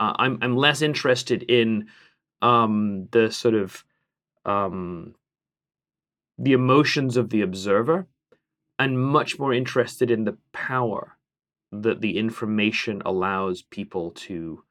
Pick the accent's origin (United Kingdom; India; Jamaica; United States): United Kingdom; England; as an Englishman